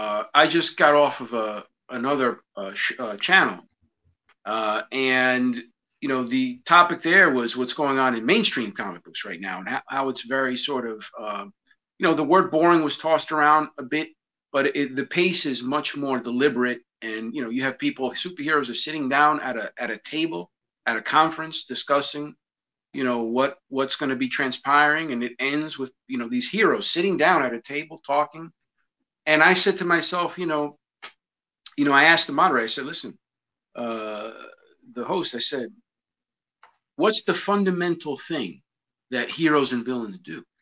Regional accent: New York City, New York, United States; And certainly in my case, I grew up in the Bronx. I got into lots of fights.

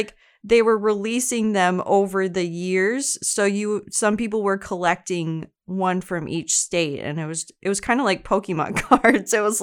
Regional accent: Minnesota, United States; obviously we're from Minnesota, and this is based in Wisconsin, which is the next state over.

